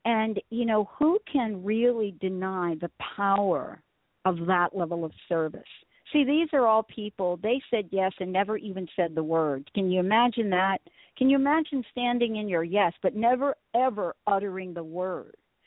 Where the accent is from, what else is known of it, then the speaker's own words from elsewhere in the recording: Bronx, New York, United States; I'm like I'm a girl from the Bronx. I was born in the Bronx. That's where I come from.